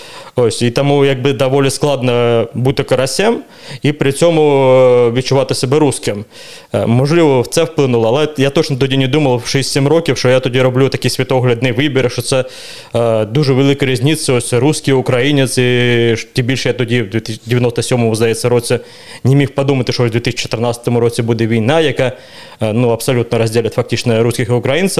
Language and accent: Ukrainian; Gus-Khrustalny, Vladimir Oblast, Russia; Ukrainian is a second language; Я народився в місті Гусь-Хрустальному, там жив до 26 років. Але чому я українець?